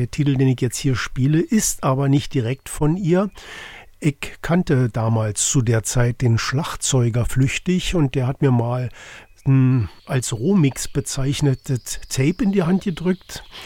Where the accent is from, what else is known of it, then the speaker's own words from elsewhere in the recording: Berlin, Germany; das war mir wichtig, so als Berliner.